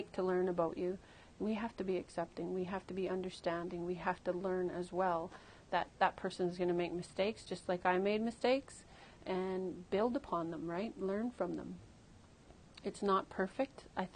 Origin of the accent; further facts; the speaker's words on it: Dawson City, Yukon, Canada; although I grew up in the Yukon, I'm Trondukachin, I'm from Dawson City, I have a different relationship with the Kwanlin Dun First Nation.